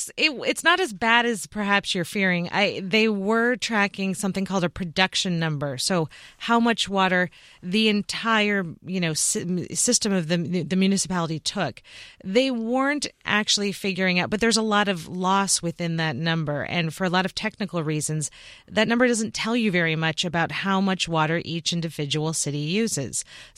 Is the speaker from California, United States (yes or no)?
yes; Menlo Park, California, United States; my hometown of Menlo Park, California, which is in Northern California, is the savingest city in the entire state.